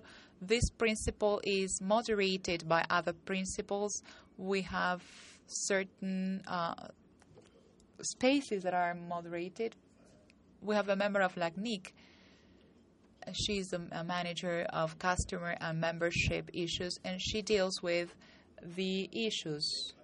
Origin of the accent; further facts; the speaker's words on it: Peru; from Peru.